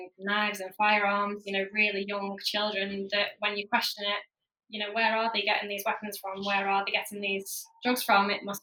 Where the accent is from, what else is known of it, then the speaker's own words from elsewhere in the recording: North West England, United Kingdom; I moved away from Cheshire in 2012, it would have been, to start university.